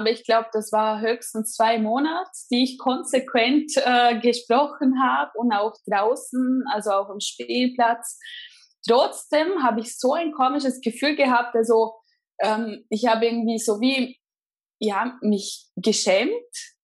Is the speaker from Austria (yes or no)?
yes; Austria; also born or lived in Brazil; dann bin ich sozusagen in Österreich aufgewachsen. Aber ab diesem Moment, als ich in Österreich war, war es bei mir eigentlich nur Deutsch. Also in der Schule hat man Deutsch gesprochen mit mir. Zu Hause, auch Mama hat Deutsch gesprochen.